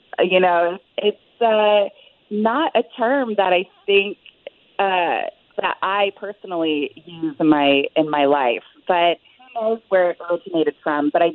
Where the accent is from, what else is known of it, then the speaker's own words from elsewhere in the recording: Alaska, United States; I'm not vegan. And I grew up in Alaska. You know, I grew up in a hunting and a fishing family.